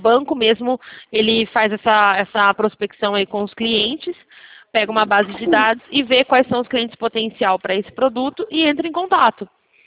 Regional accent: São Paulo, Brazil; Eu sou do interior de São Paulo.

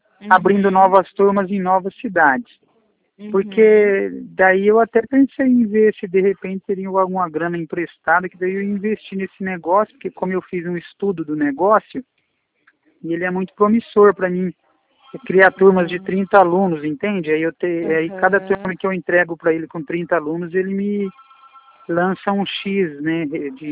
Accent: Astorga, Paraná, Brazil; Astorga, Paraná.

